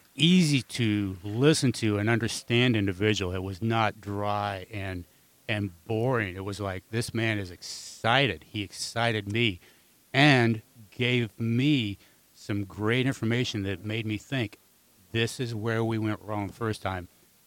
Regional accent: Missouri, United States; also born or lived in Carolinas; We grew up, both of us, central. We grew up in Missouri. We've had the opportunity in our life to live 20 plus years, basically raise our family in the Carolinas.

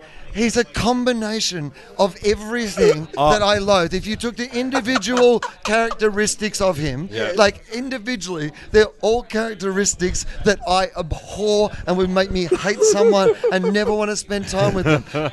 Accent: Australia; And I'm sorry as an Australian.

